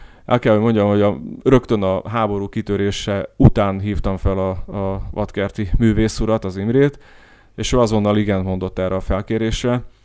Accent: Veľké Trakany, Košice Region, Slovakia; én Nagytárkányban nőttem fel 3 kilométerre az ukrán határtól

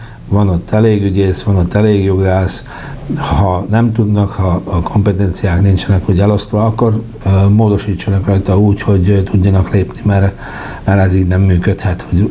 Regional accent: Hungary; hisz magyarok vagyunk

